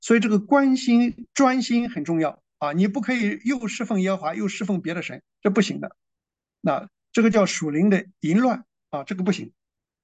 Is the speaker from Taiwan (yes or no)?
no; China; now in Australia